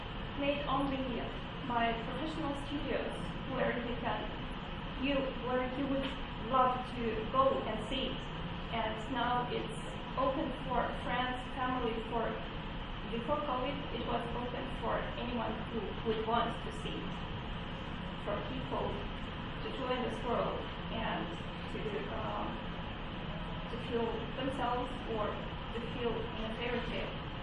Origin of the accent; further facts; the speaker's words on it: Ukraine; English is a second language; moved away as an adult; now in United States; I came from Ukraine this February.